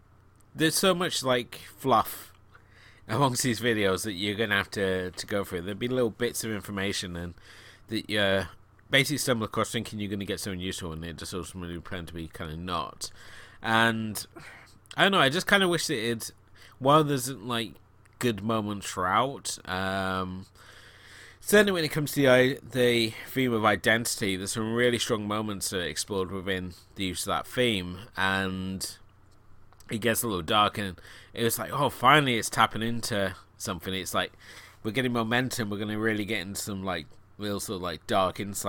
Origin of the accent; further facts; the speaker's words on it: United Kingdom; being a Brit, this may sound ironic